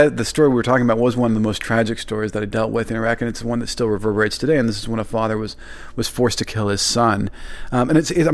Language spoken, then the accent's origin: English; Oklahoma, United States; growing up in Oklahoma, it was much more familiar to me.